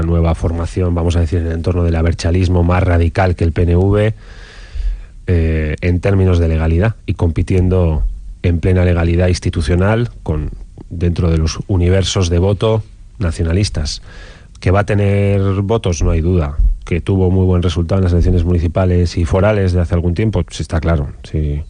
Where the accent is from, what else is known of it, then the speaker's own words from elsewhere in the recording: Basque Country, Spain; en términos vascos, en términos de esta tierra, que es mi tierra, que es mi país